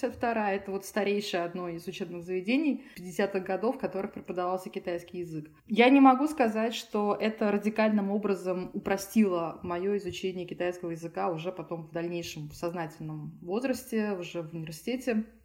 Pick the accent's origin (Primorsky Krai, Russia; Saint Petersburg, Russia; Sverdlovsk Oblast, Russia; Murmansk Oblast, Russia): Saint Petersburg, Russia; Да, я из Петербурга сама